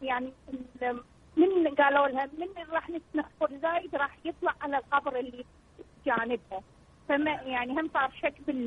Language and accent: Arabic; Baghdad, Baghdad Governorate, Iraq; مقبره عامه مقبره الشيخ معروف عندنا ببغداد